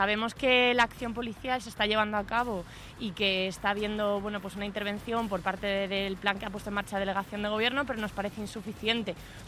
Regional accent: Madrid, Community of Madrid, Spain; la gente joven que somos de Villaverde podamos vivir en Villaverde

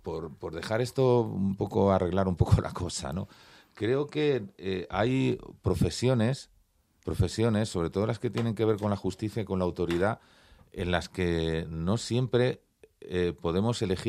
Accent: Barcelona, Catalonia, Spain; born there; Sí, yo nací en Barcelona. Mi familia paterna es de Valladolid, mi familia materna era de Jaén, todos emigraron a Cataluña

